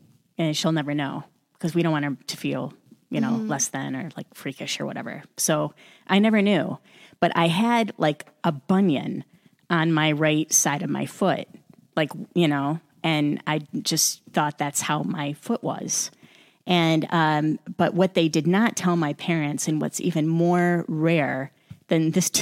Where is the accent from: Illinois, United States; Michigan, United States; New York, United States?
Michigan, United States; Flint; I'm born and raised in Flint, Michigan.